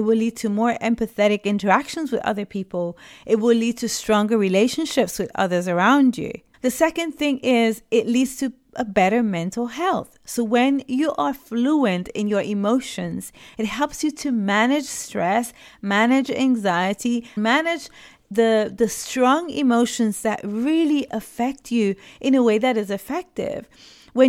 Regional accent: Puerto Rico; born there; first language Spanish; English is a second language; I have my first language is Spanish. My background, I was born in Puerto Rico, and that's the first language that I learned.

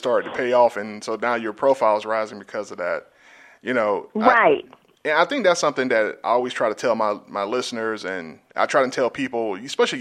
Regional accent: Georgia, United States; now in Atlanta, United States; I'm from South Georgia myself, so I speak Southerner very fluently.

